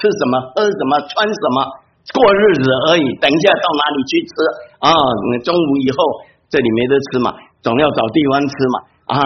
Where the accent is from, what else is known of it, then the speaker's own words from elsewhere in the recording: Taiwan; 我讲我自己，我原来我是从台湾来的啊，当然我们这边两岸三地各个地方都有啊